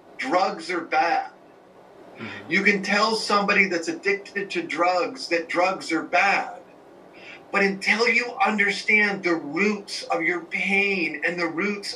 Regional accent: Iowa, United States; also born or lived in Santa Cruz, California / Illinois / Idaho / Utah; Well, first off … I was born in Santa Cruz, California, raised in Iowa. I stayed there through college after college.

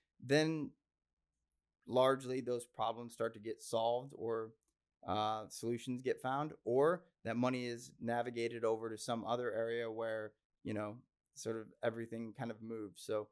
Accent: Midwest, United States; I'm from the Midwest, and so you're going to find that I get a lot of names wrong.

